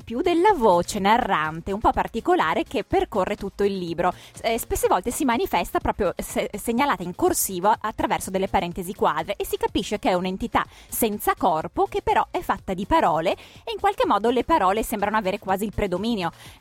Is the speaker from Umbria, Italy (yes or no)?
no; Venice, Veneto, Italy; io sono veneziana